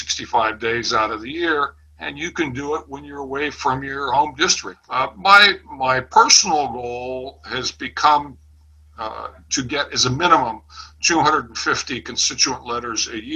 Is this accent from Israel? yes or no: no; St. Petersburg, Florida, United States; from St. Petersburg, Florida.